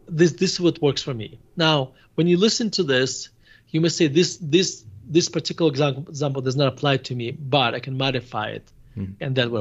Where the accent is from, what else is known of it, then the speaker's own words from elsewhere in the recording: Russia; English is a second language; now in United States; So I grew up in Russia. So throughout my in the Soviet, not just in Russia, in Soviet Russia